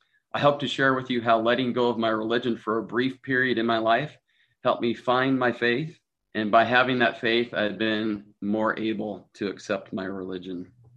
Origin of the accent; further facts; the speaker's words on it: Meridian, Idaho, United States; now in Logan, United States; I'm from Meridian, Idaho. That's where I graduated from high school.